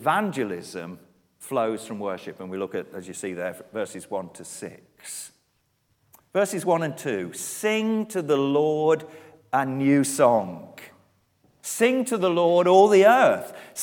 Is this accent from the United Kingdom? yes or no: yes; England, United Kingdom; moved away as an adult; now in Wales, United Kingdom; As an Englishman living for 20 years in Wales